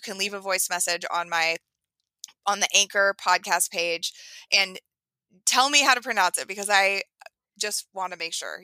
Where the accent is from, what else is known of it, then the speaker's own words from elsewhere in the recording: Oregon, United States; So I'm from Oregon, and we have I-5, and I just always called it I-5, not the I-5.